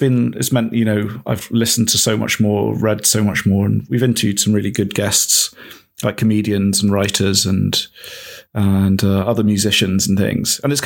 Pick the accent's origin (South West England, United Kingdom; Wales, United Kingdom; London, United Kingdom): South West England, United Kingdom; Bristol; I grew up in Bristol. I went to school in Thornbury, which is just outside Bristol. Yes, and I'd lived in Bristol for pretty much all my adult life, really.